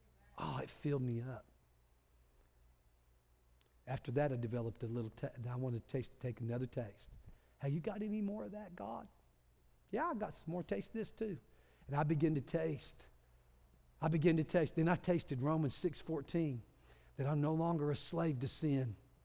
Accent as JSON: {"language": "English", "town": "Clovis", "country": "United States", "tie": "born or raised there", "said": "I grew up in Clovis"}